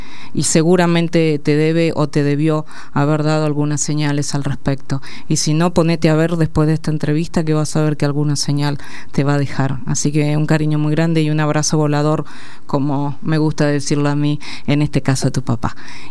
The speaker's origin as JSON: {"language": "Spanish", "town": "Carlos Casares", "region": "Buenos Aires Province", "country": "Argentina", "tie": "born or raised there", "said": "yo soy nacida en Carlos Casares, provincia de Buenos Aires. Yo soy de Carlos Casares, provincia de Buenos Aires, de la ciudad del Toro Mouras."}